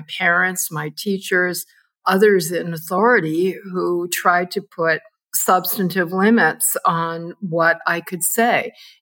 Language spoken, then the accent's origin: English; Minneapolis, Minnesota, United States; I grew up in Minneapolis, a suburb of Minneapolis